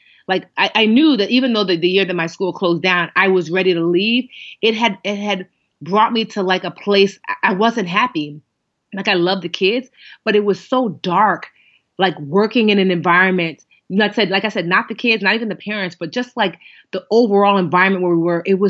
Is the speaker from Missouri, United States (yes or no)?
no; Westfield, New Jersey, United States; growing up in Westfield with an excellent education